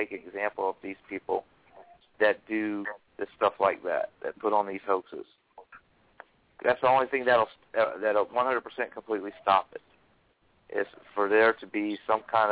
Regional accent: Morgan City, Louisiana, United States; I'm originally from Morgan City, Louisiana.

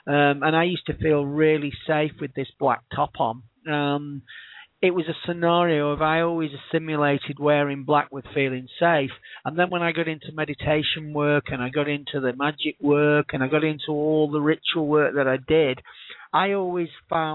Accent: Blackpool, North West England, United Kingdom; I would be in a busy street in Blackpool, my hometown. And you imagine it's a seaside town.

